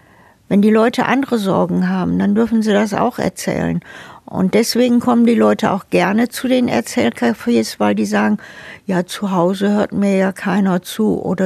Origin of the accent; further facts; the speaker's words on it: Essen, North Rhine-Westphalia, Germany; ich bin im Essener Norden groß geworden und der Essener Norden, der war schon immer grün, trotz Zechen.